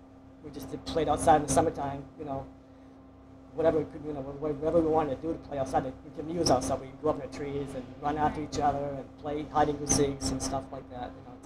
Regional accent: Lewiston, United States; I was born in Lewiston back in 1951.

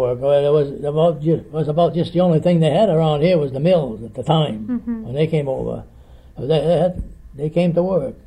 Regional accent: Lewiston, Maine, United States; born there; I was born here in Lewiston.

